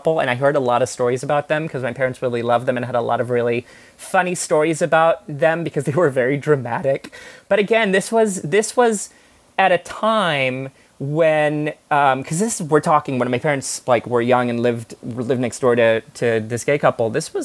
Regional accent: Israel; one of the things I would say about growing up in Israel

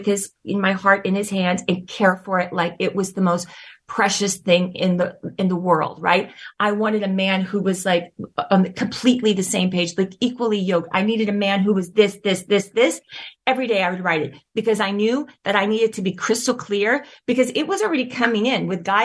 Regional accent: the South, United States; Okay, so our situation is different because I'm from the South, right?

